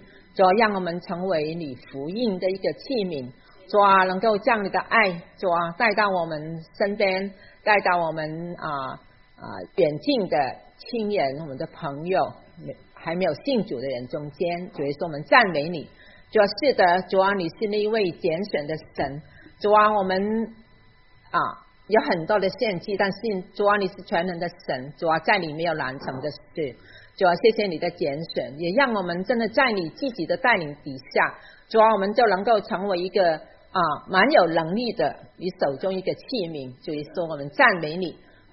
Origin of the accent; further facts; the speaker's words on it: Hong Kong; Chinese is a second language; 当我是在香港出生长大的一个人，所以你听我的普通话你就知道了哈。